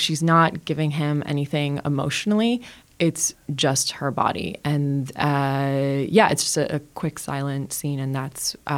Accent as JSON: {"language": "English", "town": "Toronto", "region": "Ontario", "country": "Canada", "tie": "born or raised there", "said": "Yeah, and I mean, I grew up in Parkdale"}